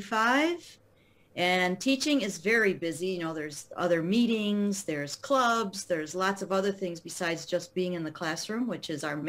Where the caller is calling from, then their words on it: Sterling Heights, Michigan, United States; I'm calling in from Michigan. I live in Sterling Heights, which is a suburb of Detroit.